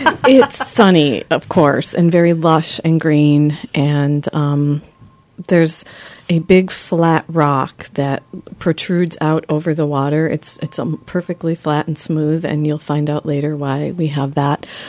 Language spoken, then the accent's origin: English; New York, United States; I'm from New York originally, but, you know, eventually maybe we'll get back there.